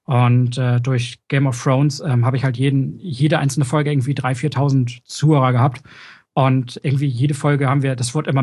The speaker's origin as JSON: {"language": "German", "region": "Hamburg", "country": "Germany", "said": "in Hamburg war letztes Jahr und ich als Hamburger war leider nicht da."}